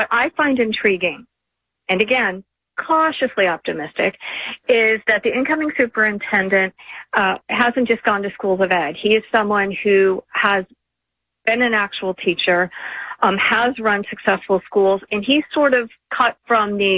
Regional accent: Arizona, United States; matches my home state of Arizona, which has had universal public and private school choice for decades.

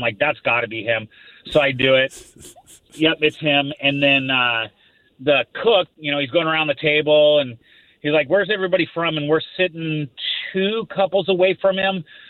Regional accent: Lake Forest Park, Washington, United States; So I'm from Lake Forest Park, and I'm getting older in years, and I couldn't remember if anybody famous is from there

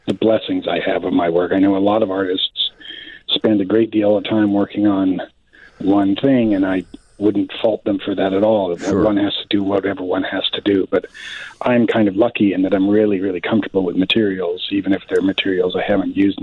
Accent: Wyoming, United States; moved away as an adult; now in Chicago, United States; because we're from Wyoming, which has 600,000 people in the entire state.

